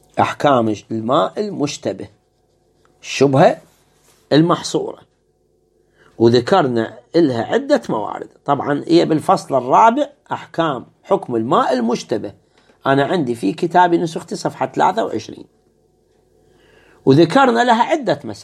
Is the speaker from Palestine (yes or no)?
no; Iraq; عندنا في العراق